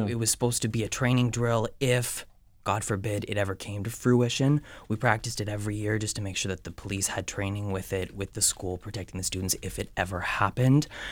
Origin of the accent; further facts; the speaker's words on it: Maple Valley, Washington, United States; Growing up in Maple Valley, my junior high participated with the local police department to have active shooter drills every year at our school.